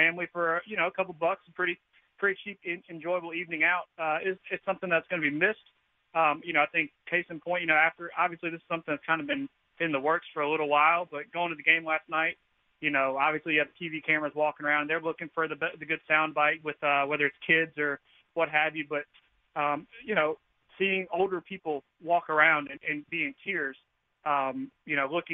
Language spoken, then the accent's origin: English; North Carolina, United States; I'm from North Carolina.